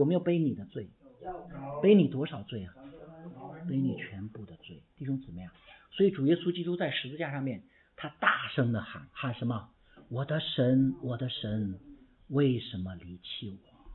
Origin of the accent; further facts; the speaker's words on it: China; 我们中国人管教孩子的时候一般是怎么样子？